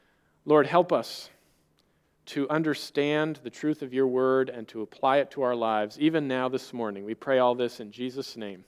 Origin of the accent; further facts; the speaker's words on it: Ellensburg, Washington, United States; I distinctly remember growing up in Ellensburg, and I would meet other people from different parts of the state